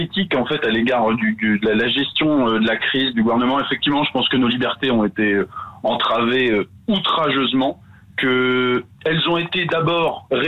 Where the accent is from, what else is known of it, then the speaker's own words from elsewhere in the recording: France; je suis français au plus profond de mes os